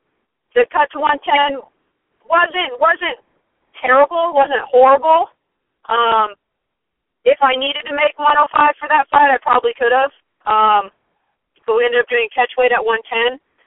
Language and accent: English; Arizona, United States; I fought in Arizona, you know, hometown girls, but we're both from Arizona, so it's not the same, you know.